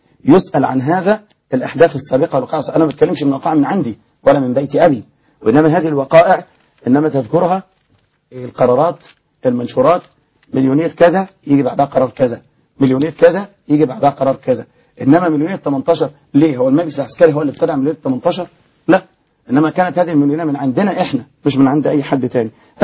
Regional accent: Egypt; أنا من حقي كمصري يعيش أو عاش فترة الظلم. أنا زي ما بقول لك أنا عندي 40 سنة النهاردة, عاش 30 سنة ظلم

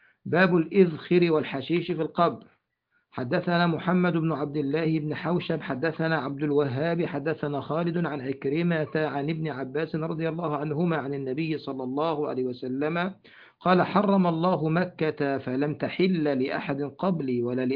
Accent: Egypt; طبعا احنا عندنا في مصر لا يوجد لا شق ولا لحد، لان الارض عندنا في الغالب طينيه

